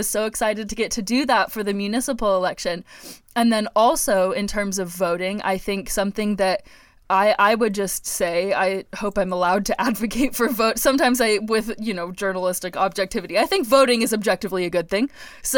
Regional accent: Oregon, United States; now in Wrangell, United States; I am from Oregon, so I actually hadn't ever been to a polling station until I came here because we vote by mail.

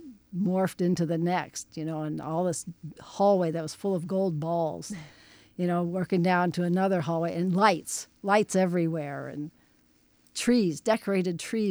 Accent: Fairbanks, Alaska, United States; now in Wrangell, United States; We love Wrangell. Like I said, I'm from Fairbanks. It gets very, very cold and snowy, and it's so nice to do flowers here compared to Fairbanks.

